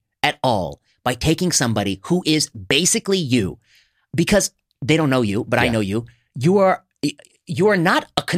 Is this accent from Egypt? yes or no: no; India; I'm Indian, and first of all, that's not how we pronounce it.